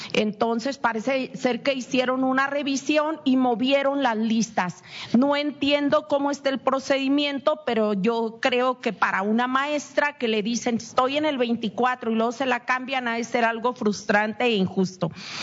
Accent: Baja California Sur, Mexico; Soy de Baja California Sur, un estado en donde, por ejemplo, los Cabos crece por encima de la media nacional

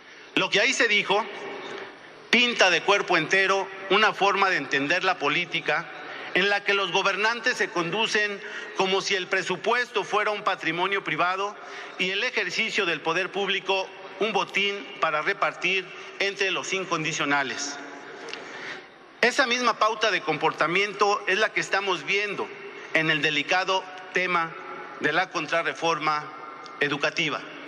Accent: Mexico; Como senador, como mexicano y como padre de familia

